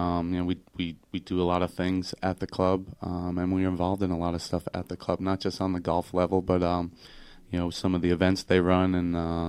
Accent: Massachusetts, United States; moved away as an adult; also born or lived in South Carolina; now in Long Island, United States; Born and raised in Massachusetts, moved to Long Island in 99 mm-hmm. after a little bit of time down in South Carolina getting into the golf business.

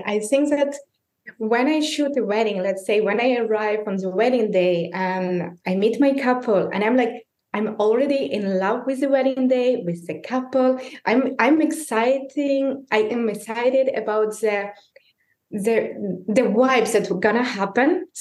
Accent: Belarus; English is a second language; moved away as an adult; now in Barcelona, Spain; So originally I'm from Belarus, but here, as you know, now I'm in Barcelona.

